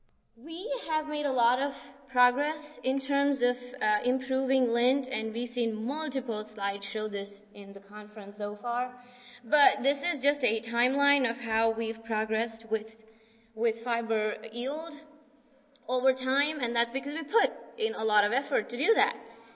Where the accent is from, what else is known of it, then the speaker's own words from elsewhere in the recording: India; And I come from India, where, you know, when I grew up, we actually ate potato chips.